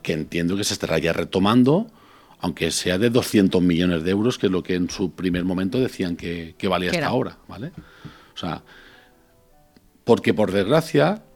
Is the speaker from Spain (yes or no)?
yes; Ontinyent, Valencian Community, Spain; yo soy natal de Ontinyent y allí sufrimos la dana del 2019